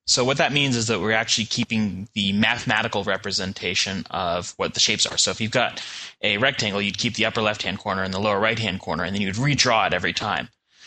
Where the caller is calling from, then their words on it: Sherman, Texas, United States; North of Dallas in Sherman, Texas.